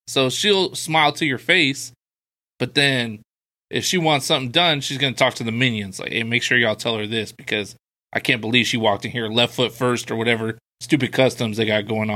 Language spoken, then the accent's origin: English; United States; I'm pretty anti-royal family, you know. I'm an American.